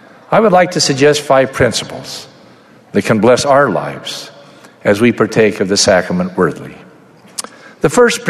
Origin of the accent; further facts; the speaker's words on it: Rexburg, Idaho, United States; I grew up in Rexburg, Idaho, where I was influenced and taught by a wonderful family, friends, teachers, and leaders.